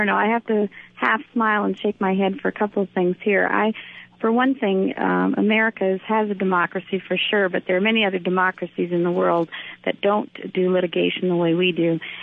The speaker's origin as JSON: {"language": "English", "country": "Canada", "lives_now": "United States", "said": "I come from Canada, where my parents practiced medicine in Canada."}